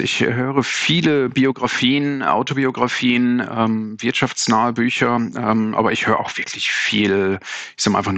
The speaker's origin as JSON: {"language": "German", "town": "Münster", "region": "North Rhine-Westphalia", "country": "Germany", "tie": "born there", "also_born_or_lived": "Switzerland", "said": "Ich bin in Deutschland geboren, in Münster, bin mittlerweile Deutsch-Schweizer, habe beide Staatsangehörigkeiten, weil ich 15 Jahre in der Schweiz gelebt habe."}